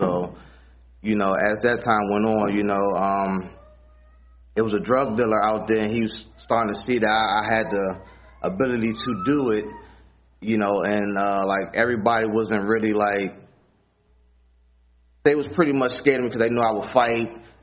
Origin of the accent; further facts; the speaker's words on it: Washington, District of Columbia, United States; I'm from Washington, D.C., 29 years old.